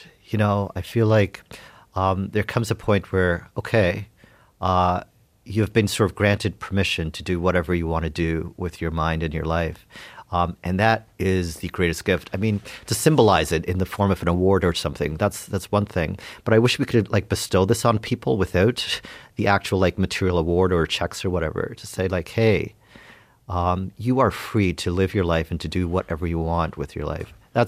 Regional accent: Canada; And so is the sort of American market more important than sort of like rediscovering myself as a Canadian and sort of returning and entrenching myself here?

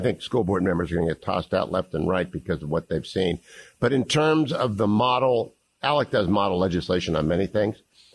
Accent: Ohio, United States; Growing up in Ohio, they used to say, no one understood what the heck it meant.

